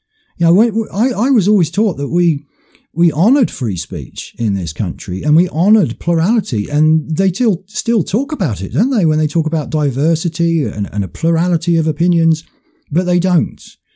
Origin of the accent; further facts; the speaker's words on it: United Kingdom; I'm white British.